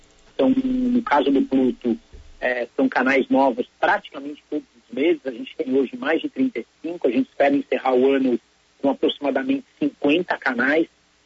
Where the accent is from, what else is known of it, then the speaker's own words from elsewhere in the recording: São Paulo, Brazil; born there; Não, não nasci em Pederneiras, nasci em São Paulo, capital. Estou sempre por aqui